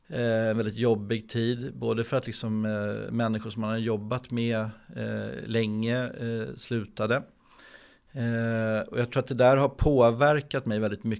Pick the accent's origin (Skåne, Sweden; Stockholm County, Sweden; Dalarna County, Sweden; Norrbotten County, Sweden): Stockholm County, Sweden; Stockholm; Men jag är ju söderkille från början, så jag är uppvuxen på Södermalm.